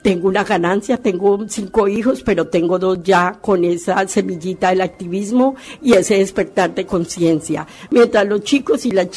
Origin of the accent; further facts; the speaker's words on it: Colombia; en este caso en mi país, Colombia.